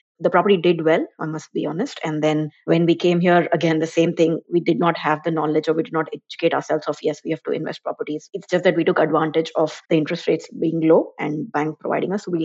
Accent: Bangalore, Karnataka, India; I come from Bangalore, south part of India.

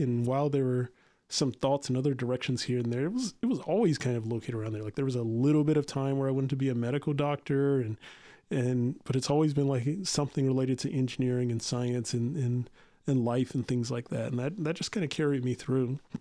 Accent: Omaha, Nebraska, United States; I've grown up in a couple of places. I'm mostly from Omaha, Nebraska. My father was in the Air Force, so we lived

